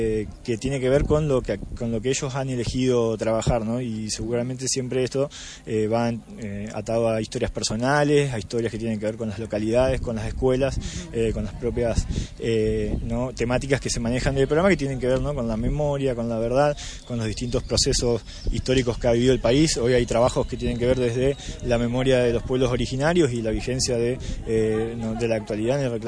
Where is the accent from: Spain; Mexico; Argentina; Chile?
Argentina; Entre Ríos; la reconstrucción de nuestros procesos sociales como entrerrianos y como argentinos